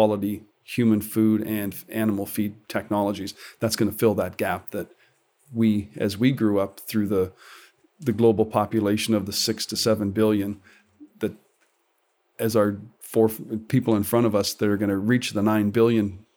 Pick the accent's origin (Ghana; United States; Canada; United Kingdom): Canada; being a Canadian